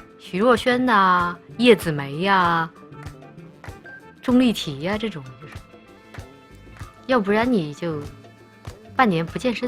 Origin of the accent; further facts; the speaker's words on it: Chongqing, China; 我们那儿就是大家知道我老家是重庆的嘛，全是山，我们那儿不骑自行车，